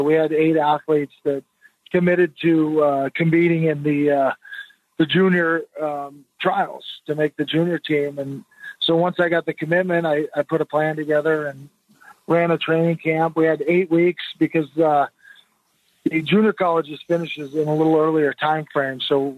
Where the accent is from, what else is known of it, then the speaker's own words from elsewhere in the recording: Oregon, United States; We just got back from our first camp, which was out in Oregon in my hometown